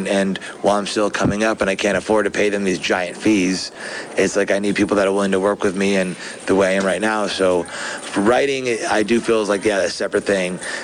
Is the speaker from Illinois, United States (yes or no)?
no; Michigan, United States; To me, producing, editing, directing, and cinematography, when I grew up in Michigan, was the same.